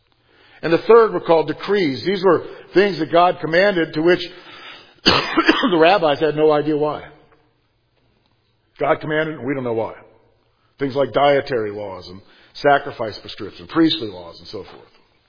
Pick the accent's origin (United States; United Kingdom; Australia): United States; Miami, Florida; I grew up in Miami for a part of my life on the Sabbath in Miami, large Jewish population at the time.